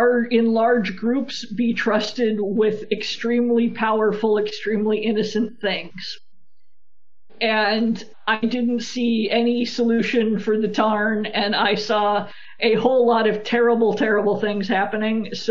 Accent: United States; I mean, I'm an American, so I get to say these things.

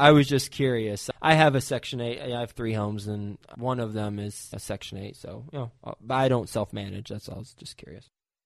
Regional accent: Fort Worth, Texas, United States; I'm from Fort Worth. I might use them.

